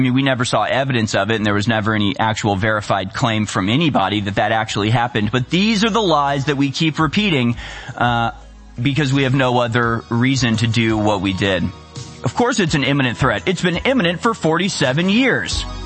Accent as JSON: {"language": "English", "country": "United States", "said": "I have an obligation to as an American in a Republican system in which I am, at the end of the day, part of the people that are responsible for the actions of our government."}